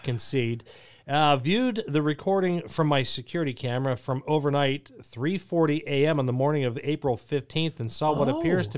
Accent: Pittsburgh, Pennsylvania, United States; Me growing up in Pittsburgh.

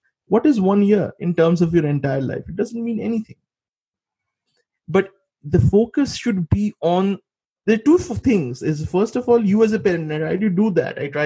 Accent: India; these are the fundamental assumptions we grew up in India.

